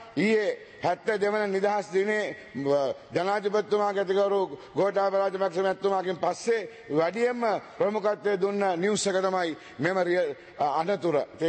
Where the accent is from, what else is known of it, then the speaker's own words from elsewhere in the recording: Eastern Province, Sri Lanka; අපේ පළාත නැගෙනහිර පළාත මං කිව්වා සම්පූර්ණ වෙනස් පළාතක්.